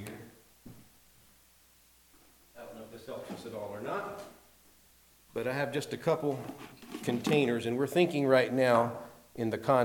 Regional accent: Tennessee, United States; because of our background, because I'm from Tennessee, I see things a little different

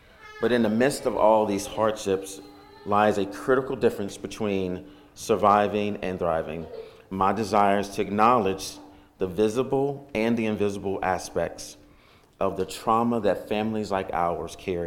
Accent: Culpeper, Virginia, United States; I'm from Culpeper, Virginia.

